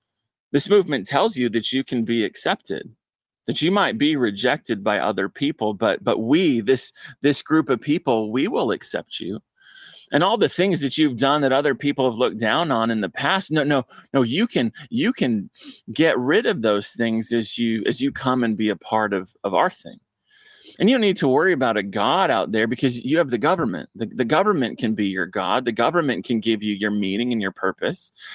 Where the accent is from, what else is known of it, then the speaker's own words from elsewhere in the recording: Costa Mesa, California, United States; not far from where I grew up in Costa Mesa, Newport Beach, and really remarkable change there.